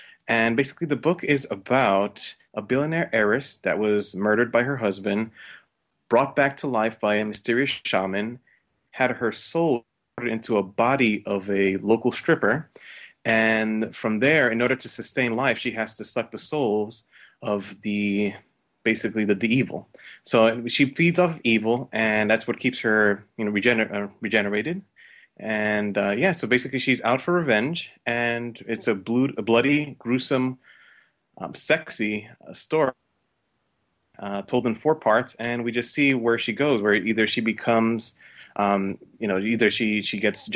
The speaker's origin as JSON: {"language": "English", "region": "New York", "country": "United States", "said": "and although I'm originally from New York, I visited Las Vegas a couple of the times"}